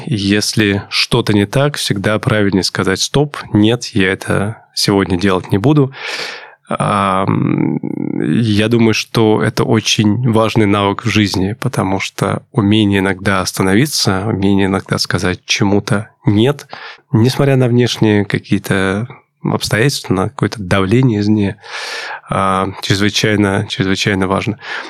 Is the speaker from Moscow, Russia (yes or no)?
yes; Moscow, Russia; я родился в Москве, всю жизнь живу в Москве